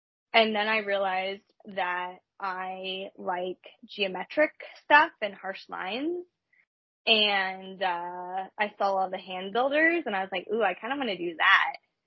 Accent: Pennsylvania, United States; Yes. I'm from Pennsylvania. Grew up in Pennsylvania, went to college in Vermont. Moved to Texas after I graduated.

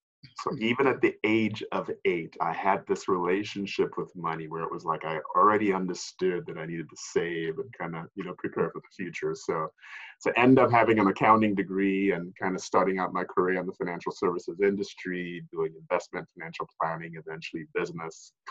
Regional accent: Lagos, Nigeria; now in United States; So I am originally from Lagos, Nigeria, in West Africa. Came to the United States in 1988

